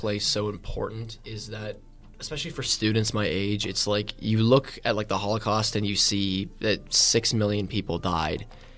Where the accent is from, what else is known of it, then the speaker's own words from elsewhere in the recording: McCandless, Pennsylvania, United States; also born or lived in Squirrel Hill; I go to North Allegheny Senior High School in McCandless. I was born in Squirrel Hill, but then we moved up to McCandless later on.